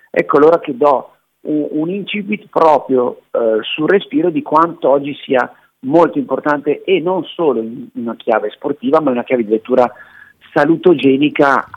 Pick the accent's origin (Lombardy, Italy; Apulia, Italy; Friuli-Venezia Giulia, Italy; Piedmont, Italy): Lombardy, Italy; Milan; born there; solo per il fatto che io sono nato a Milano